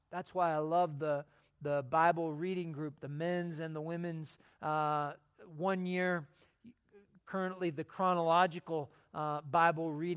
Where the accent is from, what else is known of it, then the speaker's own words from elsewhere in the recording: West Coast, United States; now in Colorado, United States; It's been 26 years now since we moved to Colorado from the West Coast. And I grew up near the ocean and surfing.